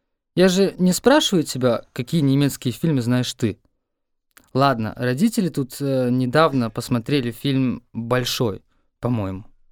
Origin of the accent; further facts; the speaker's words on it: Germany; Russian is a second language; Кстати, у нас в Германии уже несколько лет очень популярная певица